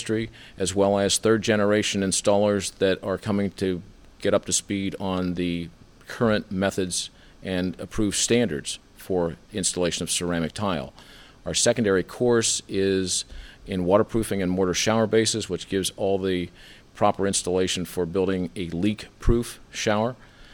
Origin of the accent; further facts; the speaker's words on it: Altoona, Pennsylvania, United States; Originally, I am from Altoona, Pennsylvania, and had a retail store as well as a tile installation firm for 26 and one half years.